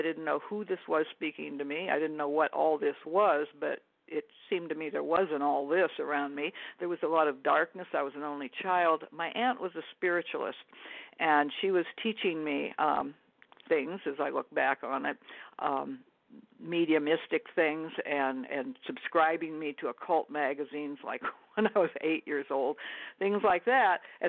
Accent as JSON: {"language": "English", "town": "Seattle", "region": "Washington", "country": "United States", "tie": "born or raised there", "said": "Oh, well, I grew up in West Seattle, and a fairly normal middle-class family."}